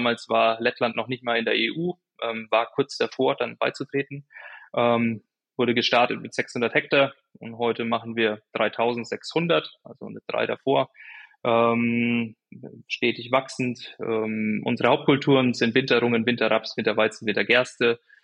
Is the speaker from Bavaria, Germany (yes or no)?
yes; Würzburg, Bavaria, Germany; born there; Ich bin geboren in Würzburg, also nördliches Bayern, habe dann Ausbildung gemacht in Sachsen-Anhalt, bin später ins Ausland nach Australien, Neuseeland gegangen für ein Jahr nach meinem Studium in Kiel.